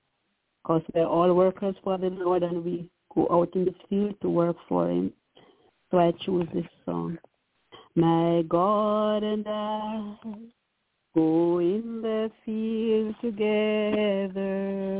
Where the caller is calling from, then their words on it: New York, United States; I'm calling from New York.